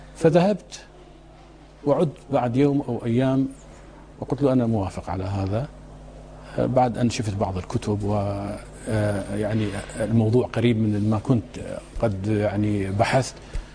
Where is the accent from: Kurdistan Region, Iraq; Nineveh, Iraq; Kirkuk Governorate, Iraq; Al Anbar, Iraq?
Nineveh, Iraq; Mosul; moved away as an adult; درست في الموصل 4 سنوات، الموصل مدينة طيبة وأنت تعرفها من أهلها، وكانت بغداد ليست بعيدة عنا وأيضا كنا نذهب إليها